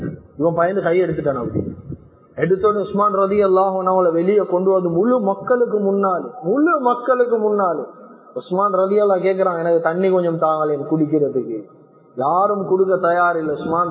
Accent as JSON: {"language": "Tamil", "town": "Malwana", "region": "Western Province", "country": "Sri Lanka", "tie": "born or raised there", "said": "பாருங்க அப்பா நாங்க மல்வானையில பிறந்து வளர்ந்தவங்க"}